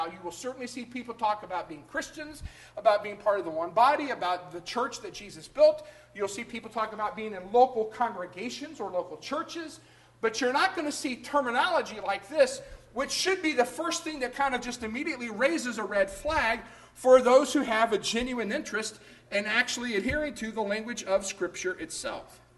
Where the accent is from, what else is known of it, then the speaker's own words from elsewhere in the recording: Winchester, Kentucky, United States; there was a lady whose son worshipped at that church who also happened to come over from Winchester, my hometown.